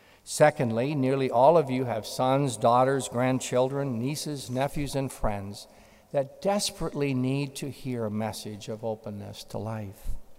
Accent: Red Lake Falls, Minnesota, United States; I grew up in Red Lake Falls, Minnesota, a primarily French and German community in northwest Minnesota.

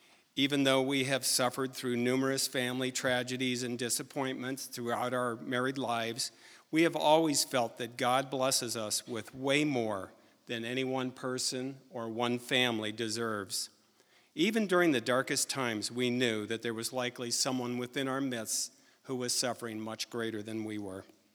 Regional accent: Phoenix, Arizona, United States; We're approaching our 70s, so I have to speak quickly. I was born in Phoenix in the 50s, one of eight

